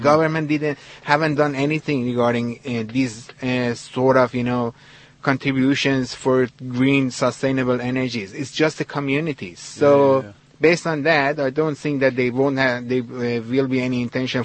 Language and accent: English; Iran; moved away as an adult; now in Australia; I'm from Iran, and my background is I have mechanical engineering from Iran, and I've been studying architecture in Australia for the last 5 years.